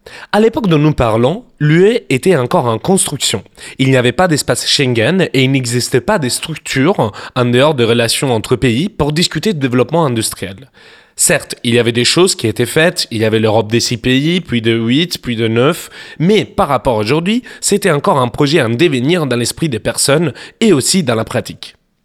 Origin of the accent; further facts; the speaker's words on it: Italy; Vous le savez, je suis italien, et en Italie, il y a encore un service de télétexte qui fonctionne.